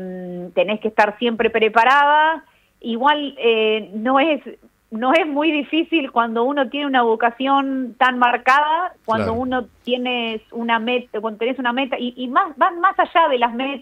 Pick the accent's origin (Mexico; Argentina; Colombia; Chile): Argentina; tengo una historia, soy argentina